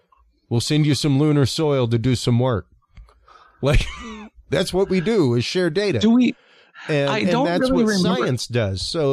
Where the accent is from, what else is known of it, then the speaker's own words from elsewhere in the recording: Houston, Texas, United States; I'm from Houston. I've been to NASA to Johnson Space Center.